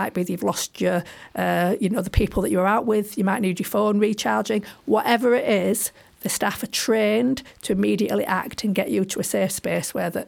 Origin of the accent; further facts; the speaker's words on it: Leeds, Yorkshire and the Humber, United Kingdom; I mean, I am from Leeds.